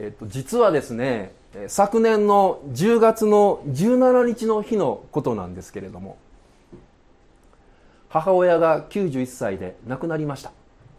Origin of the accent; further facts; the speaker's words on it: Kansai, Japan; 僕関西人やから、早口ですしね